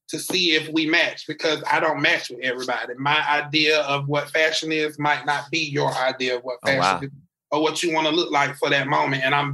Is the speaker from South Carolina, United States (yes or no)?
yes; South Carolina, United States; growing up in South Carolina, my mom always taught me you have to be better